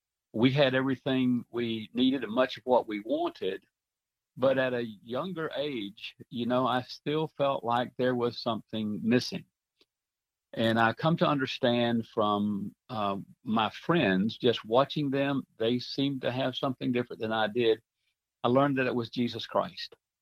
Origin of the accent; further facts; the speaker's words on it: Florida, United States; also born or lived in Columbia County; Mike, I'm a native Floridian, would you believe?